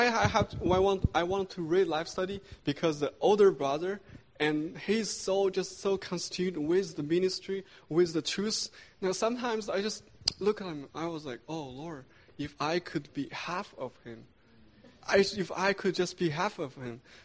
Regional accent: Montreal, Quebec, Canada; I'm from Montreal, Canada.

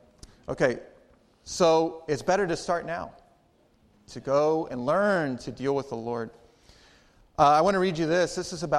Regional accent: Arizona, United States; I know a lot about cactus because I grew up in Arizona.

